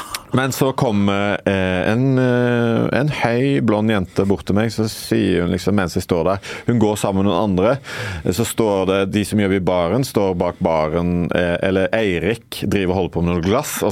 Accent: Sveio, Vestland, Norway; og jeg er da fra Sveio.

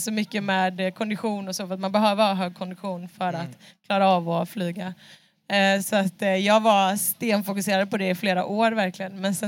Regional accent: Brazil; jag influeras väldigt mycket av så här, latinamerikanska instrument, eftersom att jag är från Brasilien.

